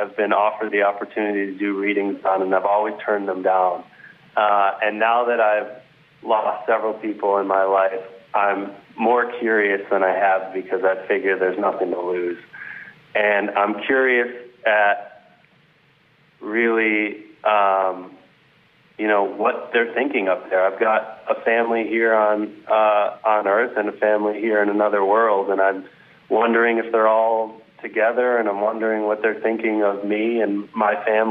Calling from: Chicago, Illinois, United States; I'm actually calling from Chicago as well.

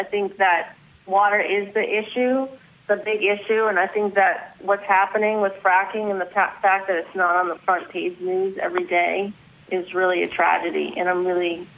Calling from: Studio City, California, United States; From Studio City.

